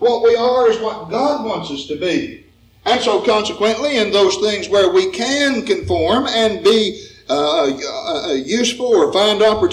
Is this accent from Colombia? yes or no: no; West Virginia, United States; moved away as an adult; also born or lived in Kentucky; now in Barberton, United States; for me to have been 10 years in Kentucky to Barberton, Ohio, even though I came from West Virginia and knew something about the kind of folks that are more in the north than in the south